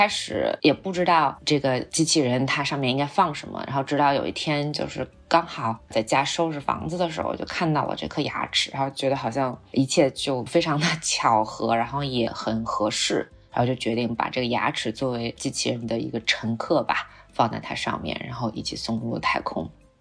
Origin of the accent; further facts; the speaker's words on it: Xinjiang, China; 因为我是新疆长大的，所以我从小我对自然的感受更多是戈壁滩，然后更多是那种沙漠甚至石油